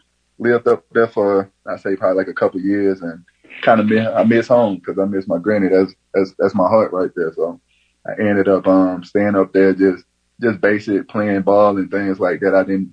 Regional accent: Albany, Georgia, United States; Like I say, I'm from Albany, Georgia, born and raised. I was born to a single parent, single household.

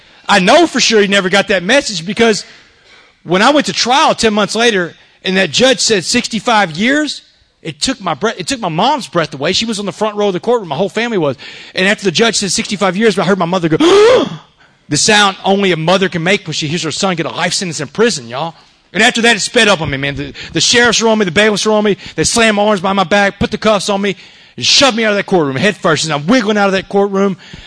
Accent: Port Arthur, Texas, United States; on Roanoke Street where I grew up in Port Arthur.

